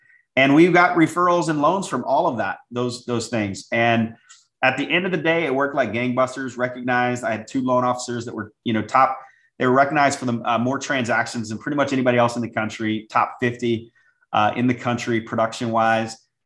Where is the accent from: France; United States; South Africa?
United States; St. Louis, Missouri; And I'm from St. Louis.